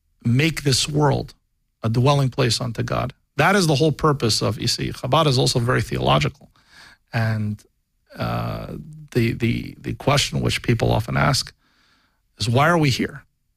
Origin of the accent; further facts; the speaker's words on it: Long Beach, California, United States; I grew up in Long Beach, California, and a wonderful place to grow up, but also quite limited if you're stuck in Long Beach, California.